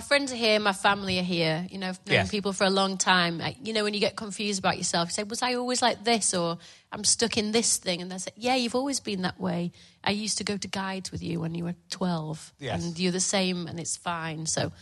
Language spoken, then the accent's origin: English; Leeds, Yorkshire and the Humber, United Kingdom; born there; I was born in Leeds.